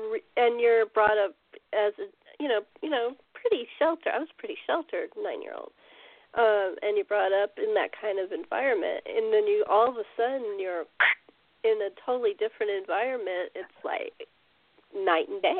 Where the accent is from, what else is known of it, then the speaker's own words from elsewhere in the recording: California, United States; also born or lived in Ohio / New Jersey; I'm a Californian, native, and I lived back east for 3 years of my life as a kid, went from 9 to 12, and I realized I don't want to live in Ohio. I don't want to live in New Jersey. I want to go back home.